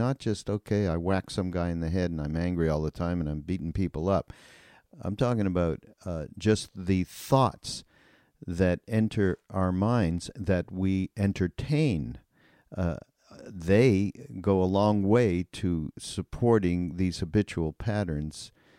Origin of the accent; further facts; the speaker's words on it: Canada; I'm from Canada, okay, and that's my excuse for looking askance at what's gone on in this country. But I'm a dual citizen